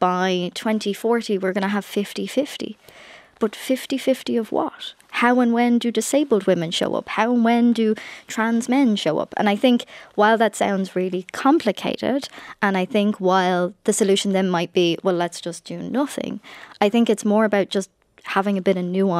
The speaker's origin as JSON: {"language": "English", "country": "Ireland", "said": "Some days my greatest challenge is the fact that I'm Irish and people can't pronounce my name."}